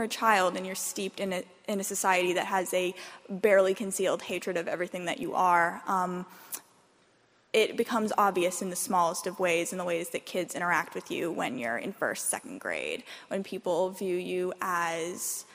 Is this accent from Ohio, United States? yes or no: yes; Ohio, United States; now in Boston, United States; I am from Southern Ohio. I'm also gay and Jewish in an area where it's very unsafe to be so.